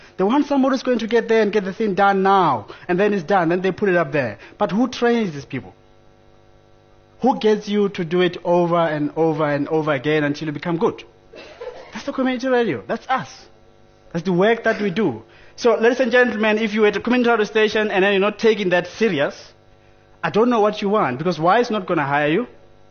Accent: Limpopo, South Africa; You go there like … so I come from Limpopo.

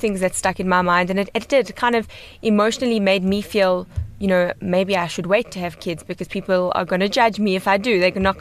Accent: Johannesburg, Gauteng, South Africa; I grew up here, born in Cape Town.

